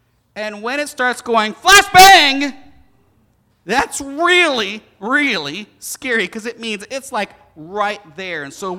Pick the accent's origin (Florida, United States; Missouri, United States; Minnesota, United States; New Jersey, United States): Florida, United States; I grew up in Florida. In Florida, you get some really nasty thunderstorms and occasional hurricane.